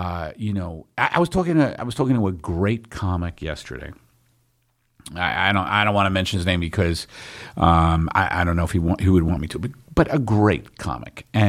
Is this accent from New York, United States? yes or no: yes; New York, United States; accent: New York; That's my New York accent, baristas.